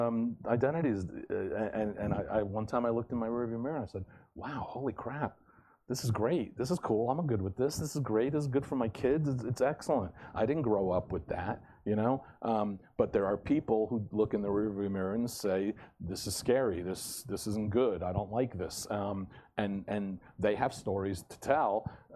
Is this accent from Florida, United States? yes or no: no; New Jersey, United States; I'm an immigrant to this country, but I grew up in New Jersey my entire life, so I'm this weird kind of on the outside, but on the inside as well.